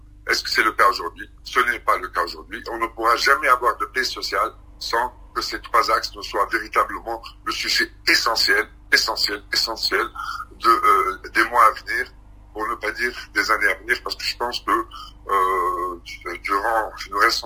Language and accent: French; Tunisia; On a la liberté, la preuve, c'est que je peux discuter avec vous et rentrer après chez moi en Tunisie. On a la dignité puisqu'on se sent tunisien